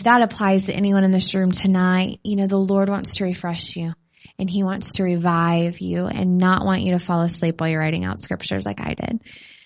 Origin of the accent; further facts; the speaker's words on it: Tulsa, Oklahoma, United States; I grew up in Tulsa, Oklahoma. So Oral Roberts, Rhema, I mean, you talk about spirit-filled capital, it's Tulsa pretty much.